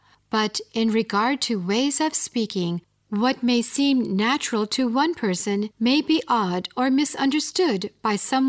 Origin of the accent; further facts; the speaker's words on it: United States; now in China; I will give my presentation based on my personal experience and observations as an American teacher in China.